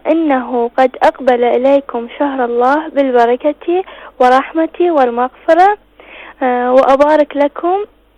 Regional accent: Iraq; من العراق.

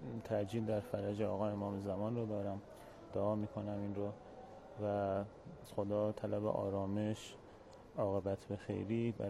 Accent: Kermanshah, Iran; از کرمانشاه آمدم.

